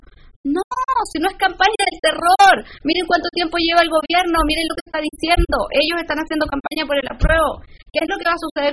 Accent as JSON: {"language": "Spanish", "country": "Chile", "said": "asumo mi responsabilidad como ciudadana, como chilena"}